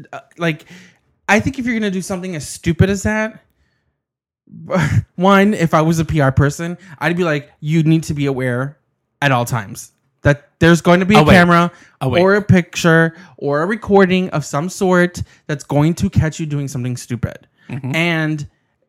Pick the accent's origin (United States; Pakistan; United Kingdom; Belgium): United States; And it's fine. I'm an American. I can do that.